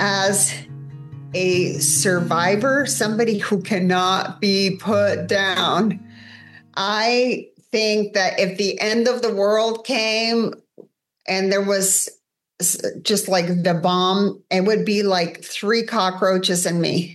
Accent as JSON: {"language": "English", "country": "Uruguay", "said": "This is in Uruguay. I'm from Uruguay."}